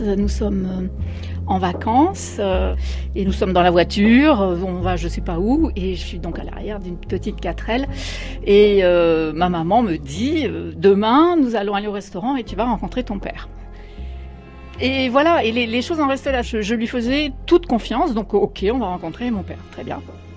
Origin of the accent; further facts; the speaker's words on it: Bordeaux, Nouvelle-Aquitaine, France; born there; now in Toulouse, France; j'ai 60 ans, j'habite à Toulouse depuis une dizaine d'années. Je suis née à Bordeaux en 1959